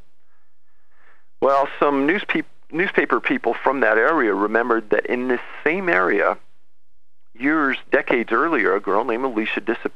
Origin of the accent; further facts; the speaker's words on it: Colorado, United States; Well, I appreciate that, and that is my home state, so I have a deep interest in it.